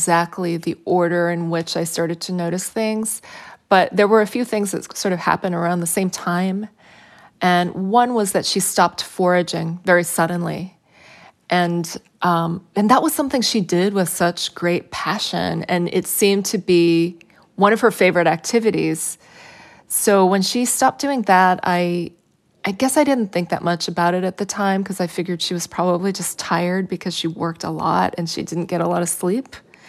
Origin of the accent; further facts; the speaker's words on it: Chehalis, Washington, United States; experiences like this sort of accumulated over the time that I grew up in Chehalis, and especially as I got older, when I was a teenager